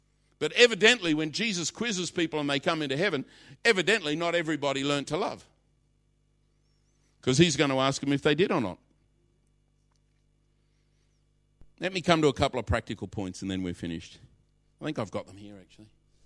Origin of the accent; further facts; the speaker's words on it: Australia; Now, I grew up in Australia. I don't know if we have working men's clubs quite like that.